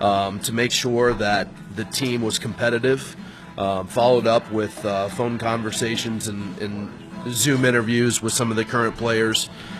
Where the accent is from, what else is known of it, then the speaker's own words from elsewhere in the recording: Ohio, United States; now in Michigan, United States; No, I grew up in Central Ohio. I went to college here in Michigan